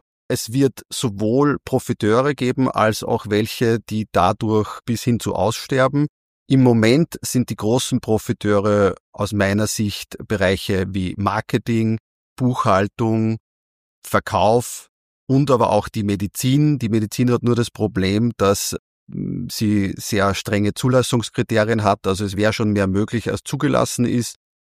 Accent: Linz, Upper Austria, Austria; Ja, waschechter Oberösterreicher, geboren in Linz, immer in Linz gelebt, bis auf ein Auslandsjahr im Studium und jetzt etwas aufs Land gezogen Richtung Leonding, aber Oberösterreich bin ich immer treu geblieben.

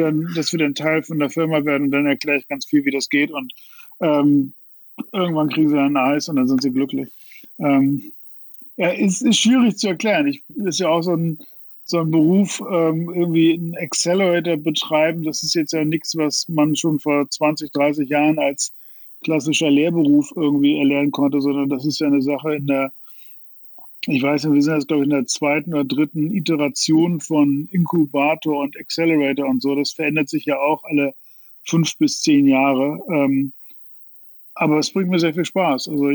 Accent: Mölln, Schleswig-Holstein, Germany; Also ich komme aus Mölln, das ist in Schleswig-Holstein, also ungefähr 10 Kilometer von MacPom entfernt. Das heißt, früher war da die Welt zu Ende. Ich bin 72 geboren

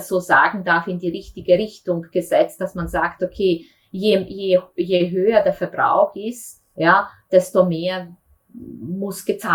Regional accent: Sarajevo, Sarajevo Canton, Bosnia & Herzegovina; moved away as an adult; now in Vienna, Austria; Weil nach der Matura bin ich nach Wien gekommen, bin auch da geblieben.

